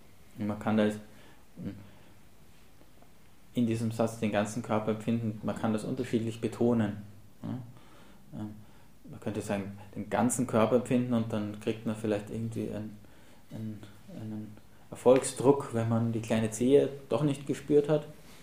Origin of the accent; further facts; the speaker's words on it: Vienna, Austria; ich komme aus Wien, wisst ihr schon